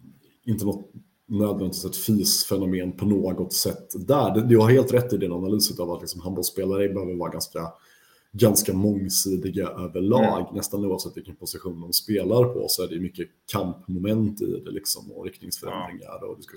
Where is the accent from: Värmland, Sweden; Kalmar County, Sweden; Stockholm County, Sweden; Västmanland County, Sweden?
Värmland, Sweden; also born or lived in Gothenburg; Jag spelade upp i Värmland där jag växte upp och så gick gymnasium inriktat på specialidrott och handboll. Så flyttade jag ner till Göteborg, där jag också är född då liksom, och har ena sidan av släkten.